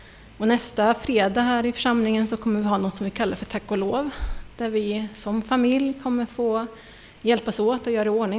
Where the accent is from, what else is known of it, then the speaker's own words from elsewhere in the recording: Norrland, Sweden; jag kommer ju från norra Norrland, det är en bit att åka.